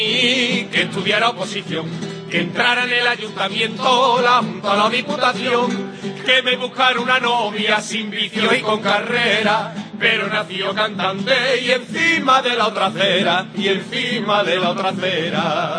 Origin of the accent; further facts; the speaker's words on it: Badajoz, Extremadura, Spain; artista y coplero, soy de Badajoz, lo mejor del mundo entero.